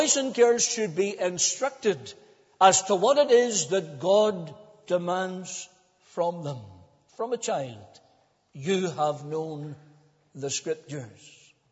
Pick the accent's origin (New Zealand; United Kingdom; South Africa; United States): United Kingdom; Cookstown, Northern Ireland; in my estate where I was brought up in Cookstown.